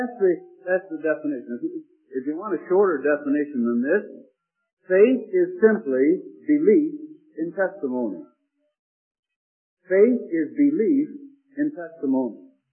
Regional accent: Scotland, United Kingdom; You know, I'm a Scotsman.

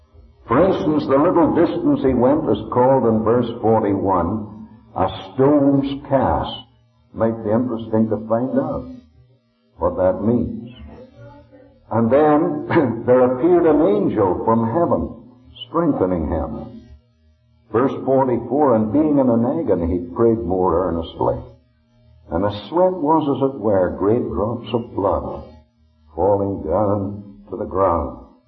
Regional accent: Ireland; I was from Ireland myself.

